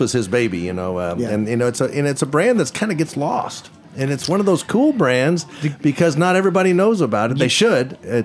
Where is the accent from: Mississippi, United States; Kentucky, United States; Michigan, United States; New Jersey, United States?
Kentucky, United States; I'm from Kentucky. We make good Kentucky whiskey.